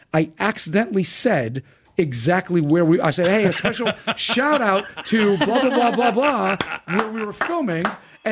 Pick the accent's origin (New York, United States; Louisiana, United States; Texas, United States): New York, United States; Staten Island; moved away as an adult; now in Princeton, United States; I grew up in Staten Island, then moved to Brooklyn, then lived in Manhattan for a long time while making the TV show.